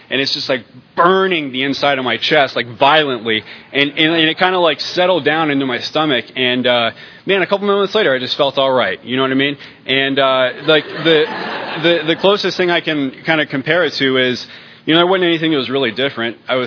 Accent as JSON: {"language": "English", "town": "Camarillo", "region": "California", "country": "United States", "tie": "born or raised there", "said": "I grew up just outside of Los Angeles in a little town called Camarillo."}